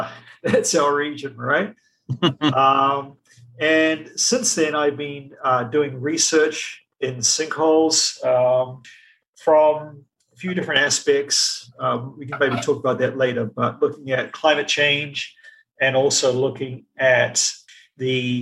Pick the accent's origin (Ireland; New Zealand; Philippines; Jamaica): New Zealand; also born or lived in Canada / Connecticut; now in United States; Okay, I'm a New Zealander.